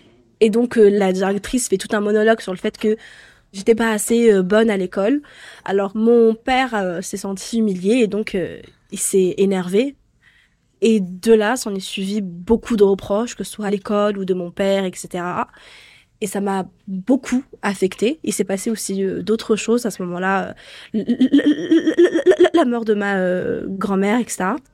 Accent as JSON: {"language": "French", "country": "Tunisia", "tie": "born or raised there", "also_born_or_lived": "France", "said": "Je suis née en France, mais quand j'étais petite, je vivais en Tunisie, jusqu'à mes 9 ans. Et j'ai commencé mes études là-bas."}